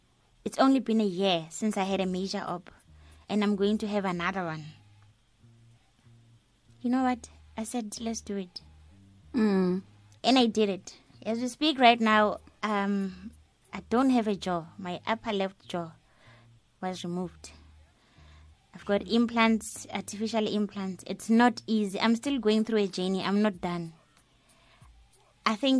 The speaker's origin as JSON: {"language": "English", "town": "Soweto", "region": "Gauteng", "country": "South Africa", "said": "I'm from Dobsonville, Soweto."}